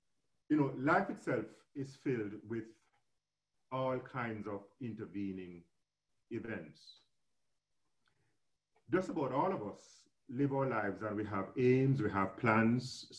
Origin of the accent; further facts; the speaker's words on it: Jamaica; especially from my home country, Jamaica.